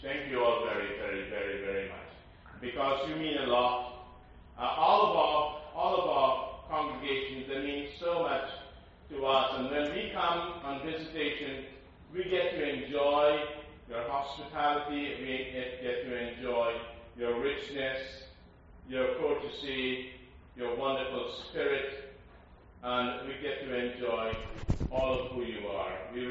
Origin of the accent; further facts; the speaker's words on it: Guyana; When I was in rice cultivation in my home country, Guyana, in South America, I grew up from age 10 until I went and beyond seminary planting rice.